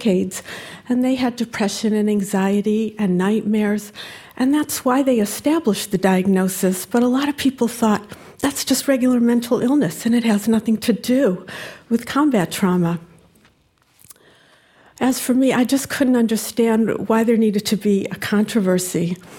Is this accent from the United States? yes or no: yes; Cleveland, Ohio, United States; I grew up in the Jewish community of Cleveland, Ohio, which was also home to hundreds of Holocaust survivors who emigrated from DP camps following the war.